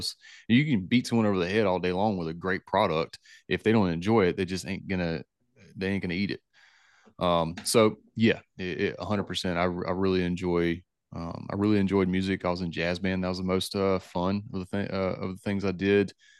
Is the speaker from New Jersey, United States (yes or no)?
no; Redwood, Mississippi, United States; I grew up in Redwood, Mississippi, which is the very bottom of the Delta, which is where the Delta starts, where the Yazoo River and the Mississippi River split and meet.